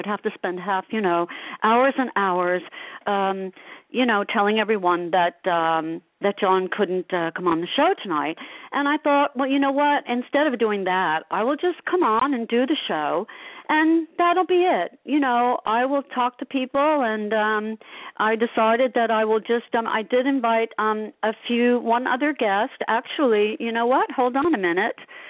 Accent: Asbury Park, New Jersey, United States; I grew up in Asbury Park.

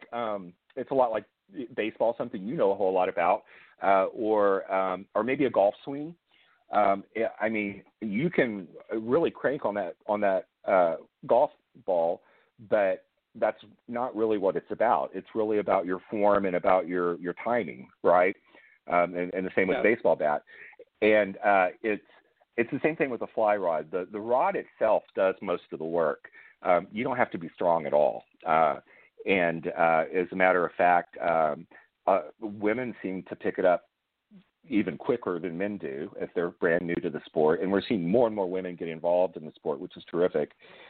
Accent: Texas, United States; I grew up with alligators on the Texas coast, and it was not uncommon at all to see them when we were fishing

